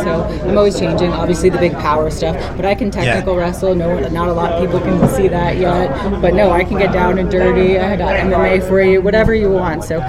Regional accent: New York, United States; But my first exposure to it, I'm originally from New York.

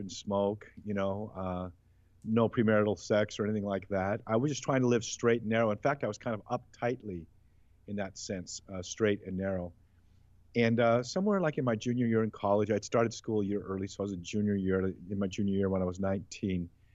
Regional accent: Hawaii, United States; as you know, I'm from Hawaii, and we just get to know each other.

